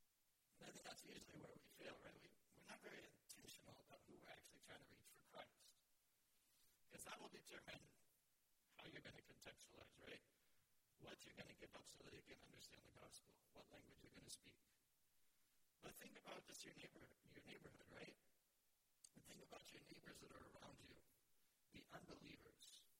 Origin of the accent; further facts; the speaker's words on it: United States; I think about, you know, just being an American, we really pride ourselves on our freedoms, right?